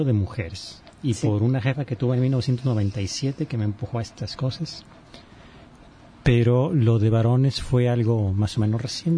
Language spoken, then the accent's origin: Spanish; Mexico; ¡ay, qué mala suerte somos los mexicanos! Que muchos tenemos esta cultura del machismo.